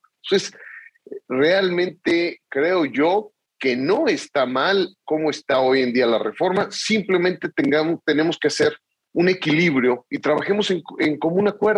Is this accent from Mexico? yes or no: yes; Mexico; Y nosotros como mexicanos somos gente de trabajo y de diálogo.